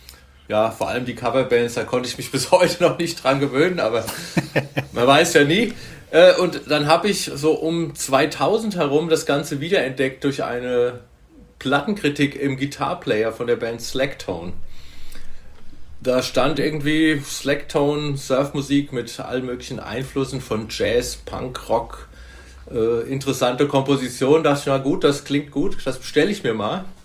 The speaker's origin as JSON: {"language": "German", "town": "Bingen", "region": "Rhineland-Palatinate", "country": "Germany", "tie": "born or raised there", "lives_now": "Wiesbaden, Germany", "said": "1970 geboren. Aufgewachsen in der Nähe von Bingen und wohne seit 2000, glaube ich, in Wiesbaden"}